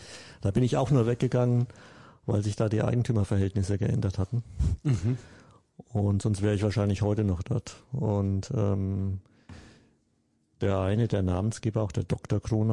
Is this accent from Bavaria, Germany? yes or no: yes; Würzburg, Bavaria, Germany; Ich bin ein Würzburger.